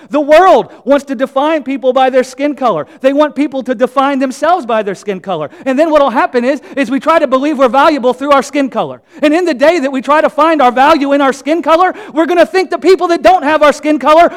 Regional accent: United States; Listen, guys, I'm American, and I love America.

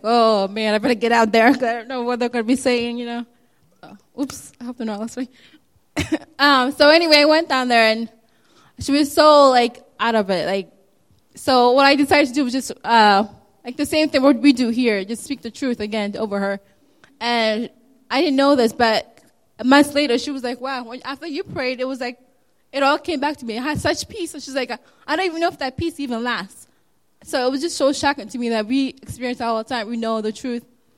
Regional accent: Ghana; Because I'm also from Ghana.

